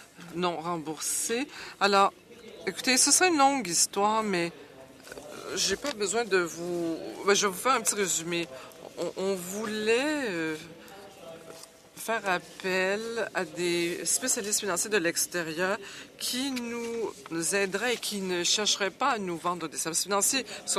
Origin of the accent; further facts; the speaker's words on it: British Columbia, Canada; Et vous savez que les élections provinciales, ça s'est déroulé récemment chez nous en Colombie-Britannique.